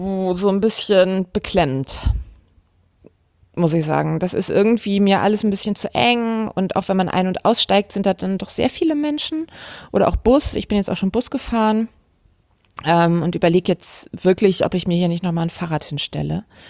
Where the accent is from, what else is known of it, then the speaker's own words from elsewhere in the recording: Hamburg, Germany; Ich bin in Hamburg groß geworden